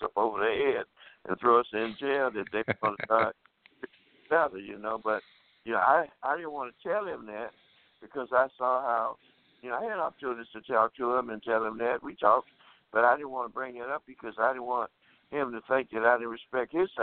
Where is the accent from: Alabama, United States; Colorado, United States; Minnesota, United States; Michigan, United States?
Alabama, United States; Tuskegee; in 1956, in my hometown is Tuskegee, Alabama.